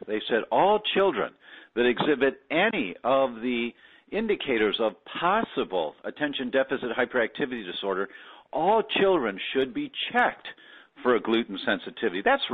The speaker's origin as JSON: {"language": "English", "region": "Midwest", "country": "United States", "said": "Now, I'm originally from the Midwest, and we know in the Midwest that in the middle of the summer"}